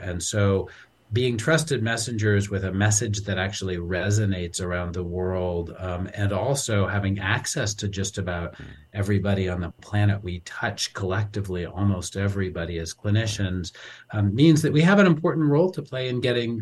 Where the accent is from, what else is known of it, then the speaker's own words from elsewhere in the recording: Boston, Massachusetts, United States; Well, I grew up right smack in the middle of a pretty urban area in Boston, went to the Bosto